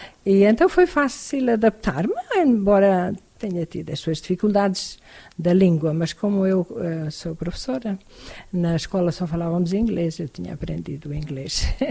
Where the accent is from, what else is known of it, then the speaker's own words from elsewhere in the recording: Campo Maior, Alentejo, Portugal; also born or lived in Montes da Senhora, Proença Nova; Eu nasci em Montes da Senhora, Proença Nova, mas vivi desde pequenina com os meus pais e família em Campo Maior. Portanto, eu considero-me alentejana, pelo menos onde vivi a maior parte da minha vida.